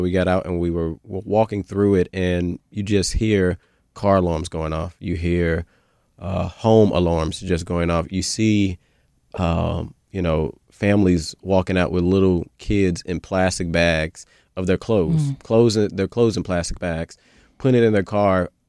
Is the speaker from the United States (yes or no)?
yes; St. Louis, Missouri, United States; You know, growing up in North St. Louis, people have said North St. Louis